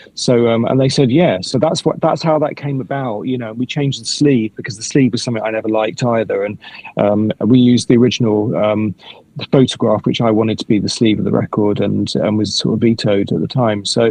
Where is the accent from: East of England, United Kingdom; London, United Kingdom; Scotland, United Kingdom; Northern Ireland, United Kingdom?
London, United Kingdom; I'm a Londoner. I've never left here.